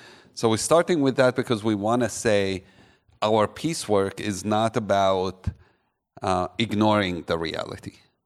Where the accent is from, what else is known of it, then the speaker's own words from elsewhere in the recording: Bethany, West Bank, Palestine; I grew up in just outside Jerusalem in Bethany.